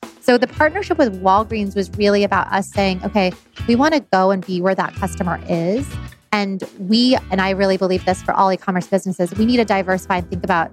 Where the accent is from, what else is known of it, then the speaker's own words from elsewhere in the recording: El Paso, Texas, United States; Well, I'm from El Paso, Texas, originally. I moved up to the Northeast for college